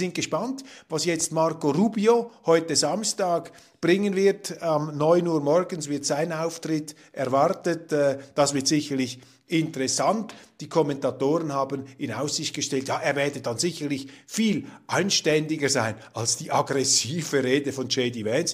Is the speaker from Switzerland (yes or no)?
yes; Switzerland; als Schweizer